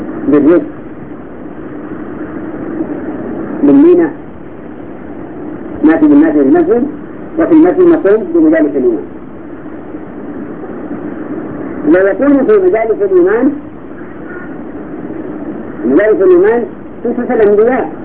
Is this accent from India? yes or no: yes; India; Arabic is a second language; الحمد لله عندنا في الهند وفي بعض الدول